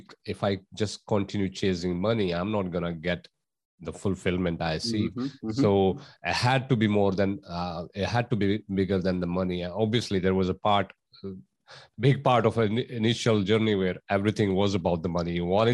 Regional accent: India; growing up in India, we have cultural values, we have spiritual values, but what we are not taught is about mindset, the power of mind.

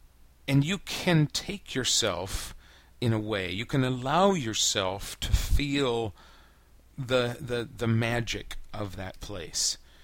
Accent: United States; And I never knew what I was going to find as an American doing this kind of exploring.

